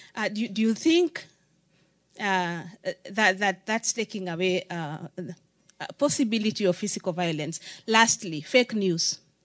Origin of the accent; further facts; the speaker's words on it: Kenya; I am a Kenyan.